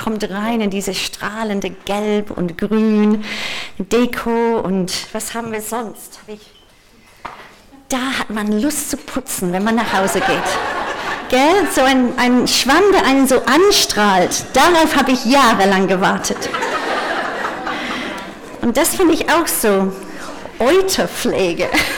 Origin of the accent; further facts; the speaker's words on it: England, United Kingdom; German is a second language; now in Germany; Ich komme ursprünglich aus England. Das hört man in dem Akzent. Oder von woanders. Und obwohl ich jetzt ganz stolze eingebürgerte Deutsche bin seit einem Jahr, ich bin ein Brexit-Flüchtling.